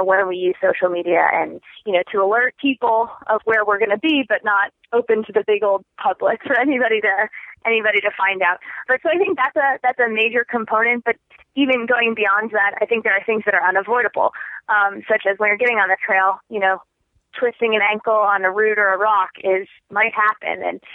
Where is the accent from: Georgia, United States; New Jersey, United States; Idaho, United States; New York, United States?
New Jersey, United States; Where I grew up in New Jersey, there's this place called Watchung Reservation that has some pretty neat trails.